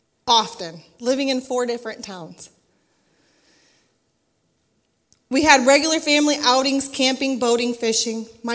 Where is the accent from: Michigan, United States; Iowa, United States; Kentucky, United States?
Iowa, United States; Waterloo; I was born in Waterloo, Iowa in 1986. I am the oldest of two sisters, one stepbrother, and one stepsister. I grew up in a very dysfunctional family.